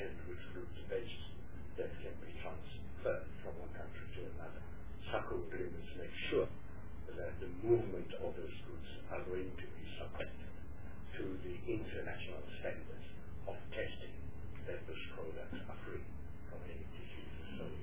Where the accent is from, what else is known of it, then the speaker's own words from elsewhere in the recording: Gauteng, South Africa; I'm from Gauteng.